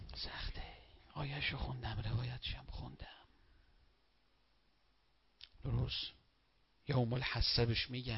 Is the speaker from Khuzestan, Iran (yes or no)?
no; Tehran, Tehran Province, Iran; من بچه تهرانم،